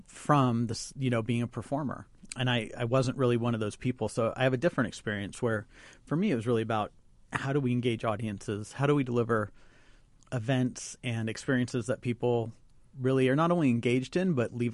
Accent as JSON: {"language": "English", "town": "Danville", "region": "California", "country": "United States", "tie": "born or raised there", "said": "I grew up just outside San Francisco in a small town called Danville, California."}